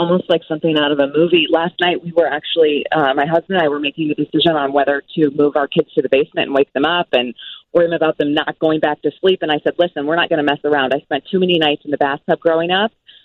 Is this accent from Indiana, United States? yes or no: yes; Kokomo, Indiana, United States; I grew up in Tornado Alley in Indiana, and so having a little PTSD, my hometown of Kokomo was destroyed twice.